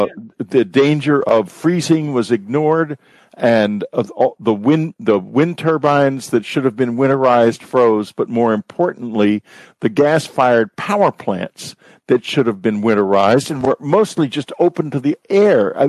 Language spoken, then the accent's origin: English; Texas, United States; I'm from Texas, and I have hundreds of friends and family there, so I'm well aware of those problems.